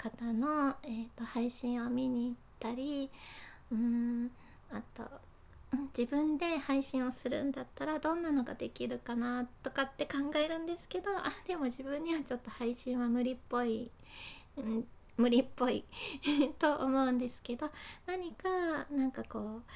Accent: Fukuoka, Japan; 出身地は福岡です。

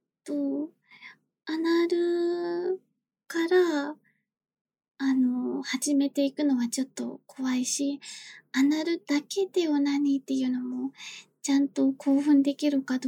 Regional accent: Kanagawa, Japan; 出身地は神奈川です。年齢は24歳で、身長は155センチ、体重48キロです。

